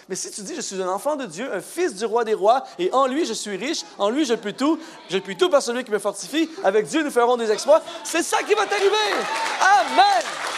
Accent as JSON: {"language": "French", "country": "Canada", "said": "Parce que, par exemple, chez nous au Canada, les pasteurs, les leaders"}